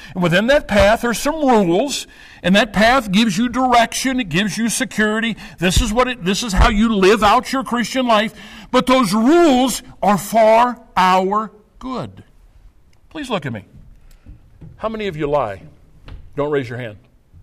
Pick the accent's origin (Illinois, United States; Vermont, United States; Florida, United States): Illinois, United States; up in southwestern Illinois, along the Illinois, Mississippi, Missouri, where they come together. I grew up in the Bluffs.